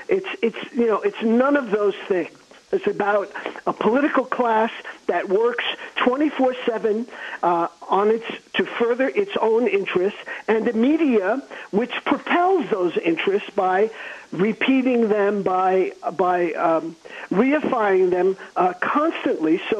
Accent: New York City, New York, United States; I used to listen to a community radio station in my hometown of New York.

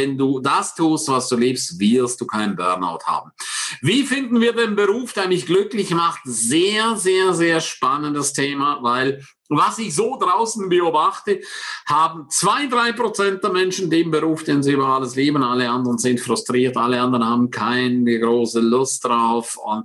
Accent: Switzerland; Als Schweizer darf ich so reden, ja.

